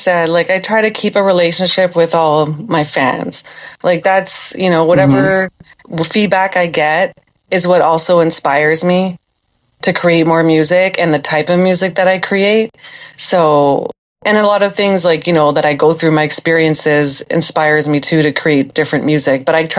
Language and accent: English; Toronto, Ontario, Canada; I'm an urban girl. Like, I was born in Toronto. I was living in my grandma's house in Etobicoke. So I'm a city girl.